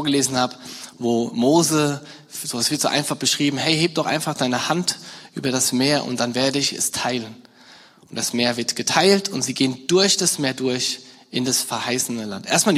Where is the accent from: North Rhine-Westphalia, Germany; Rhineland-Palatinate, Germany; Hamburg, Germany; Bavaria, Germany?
Rhineland-Palatinate, Germany; Bei meiner Heimat in der Nähe von Mainz komme ich her.